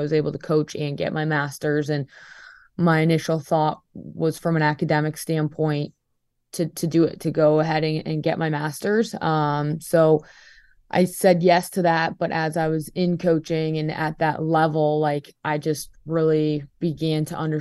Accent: Peterborough, Ontario, Canada; Just that whole experience, like being in my hometown, the city support was like amazing.

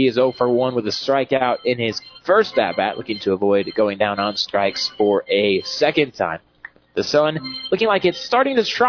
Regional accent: Oklahoma, United States; born there; I was born in Oklahoma, lived there for quite a while. I had family that lived in Georgia, family that lived in Mississippi, South Carolina, North Carolina. So I've been around the South.

